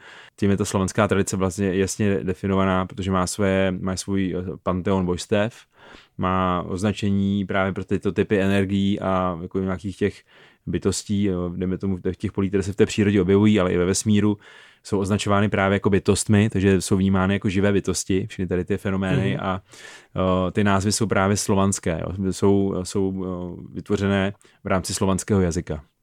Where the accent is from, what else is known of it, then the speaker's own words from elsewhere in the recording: South Moravian Region, Czechia; protože jsem z Jižní Moravy a spousta těch věcí tam ještě živých vlastně ve folkloru z té slovanské tradice.